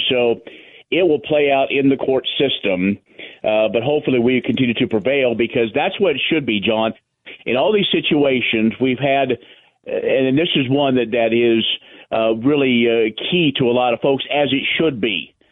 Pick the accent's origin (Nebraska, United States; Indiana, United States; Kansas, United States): Kansas, United States; Colby; I grew up in Colby and know the family, know his wife, in-laws, all that.